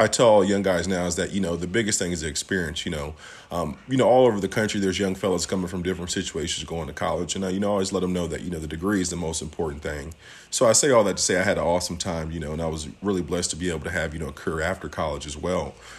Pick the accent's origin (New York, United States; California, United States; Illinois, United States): Illinois, United States; Peoria; I went to a pretty, historic high school in my hometown, Peoria Manual.